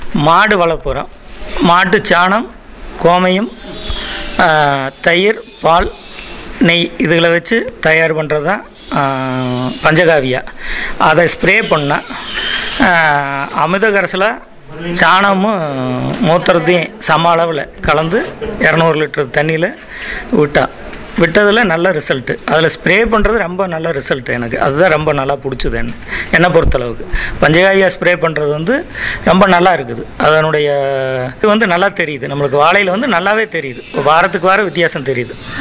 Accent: Kugalur, Tamil Nadu, India; நான் வந்து கூகலூர் கிராமத்தை சேர்ந்தவன். கோபி வட்டம்

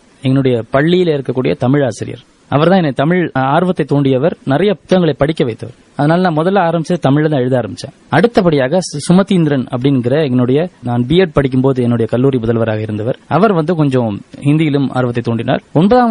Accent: Madurai, Tamil Nadu, India; first language Malayalam; Tamil is a second language; நான் என்னுடைய தாய்மொழிங்கிறது வந்து மலையாளம், ஆனா நான் படித்தது வளர்ந்தது எல்லாமே மதுரையில்.

